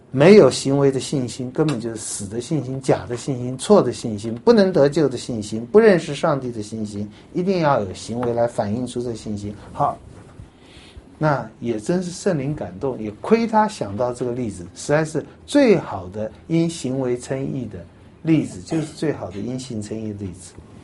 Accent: China; 天下没有比这个更叫我们中国人觉得低贱的行为。

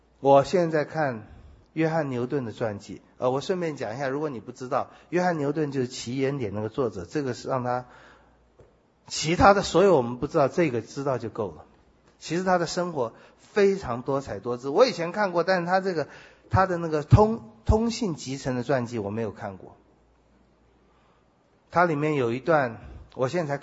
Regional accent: China; 其实我们中国人很懂这些，我们懂得忍，为了要得到前面的好处。

